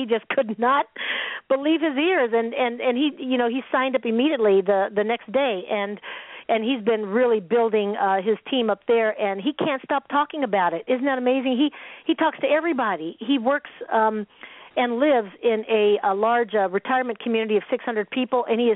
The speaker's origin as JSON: {"language": "English", "town": "Seattle", "region": "Washington", "country": "United States", "said": "Originally, I'm from Seattle, and so that's why it made sense to start a team up there."}